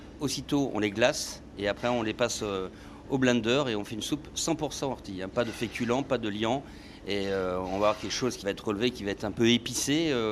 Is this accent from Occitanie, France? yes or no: no; Jarnac, Nouvelle-Aquitaine, France; je suis natif de Jarnac, là on est à Bourg-Charente, en face du magnifique château Grand Marnier et on a le fleuve qui passe au pied de notre établissement.